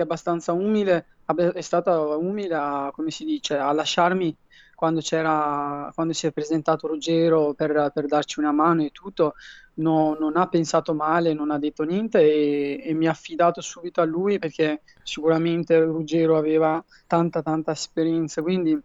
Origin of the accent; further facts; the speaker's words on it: Eritrea; io sono abituato ad andare in Eritrea, che sarebbe anche il mio paese d'origine